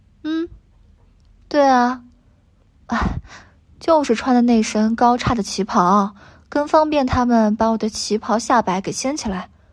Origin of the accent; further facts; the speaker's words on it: China; 有来有往嘛，才是我们中国人的待客之道，不是吗